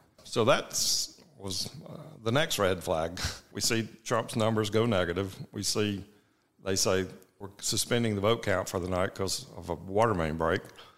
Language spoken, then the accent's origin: English; Beaufort, Georgia, United States; I grew up in Beaufort, Georgia, which is, you know, 20 miles from Winder.